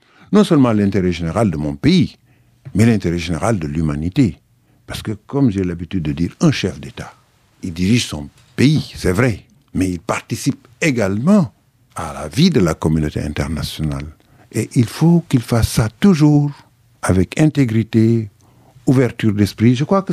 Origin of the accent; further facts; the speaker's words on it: Saint-Louis, Senegal; also born or lived in Louga; j'ai été élevé à Saint-Louis, mais comme vous l'avez rappelé au début de cette émission, je suis né à Louga.